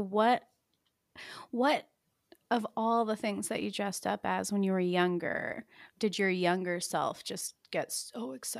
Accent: Pennsylvania, United States; So I grew up in Pennsylvania. And I grew up in the country, so there was like literally no other families around us.

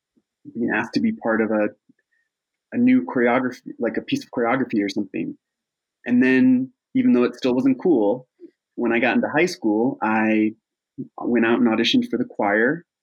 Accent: Michigan, United States; I grew up in Northern Michigan.

